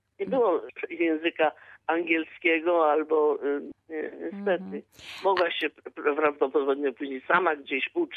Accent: Zabrze, Silesian Voivodeship, Poland; also born or lived in Nowy Bytom; Po wojnie myśmy się przeprowadzili do Zabrza. Mm-hmm. Także ja z Zabrza...

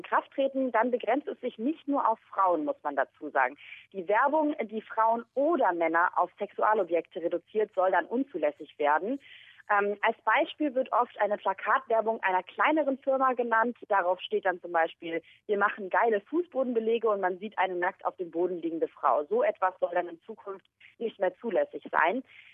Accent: Mecklenburg-Vorpommern, Germany; mein Heimatbundesland Mecklenburg-Vorpommern möchte seinen alten Dialekt wieder aufleben lassen

